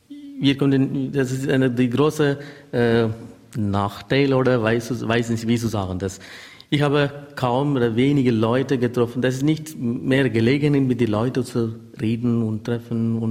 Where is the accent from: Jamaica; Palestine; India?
India; Tamil Nadu; German is a second language; now in Germany; Ich komme aus Indien, aus Südindien. Die Bundesland heißt Tamil Nadu. Ich komme aus die Diözese heißt Sivagangai